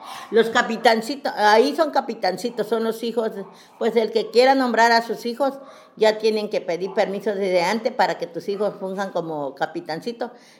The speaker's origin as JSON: {"language": "Spanish", "town": "Matías Romero", "region": "Oaxaca", "country": "Mexico", "tie": "born or raised there", "also_born_or_lived": "Ojapa, Veracruz", "said": "Soy nativa de Ojapa, Veracruz. Qué lindo es el Istmo. ¿Por qué? Porque desde muy pequeña mis padres nos trajeron acá a Matías Romero, Oaxaca, a Avendaño, Oaxaca."}